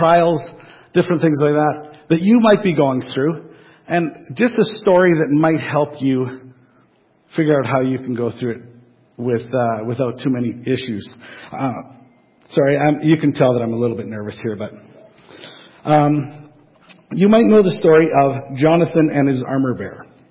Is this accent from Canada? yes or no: yes; Saskatchewan, Canada; I'm from Saskatchewan.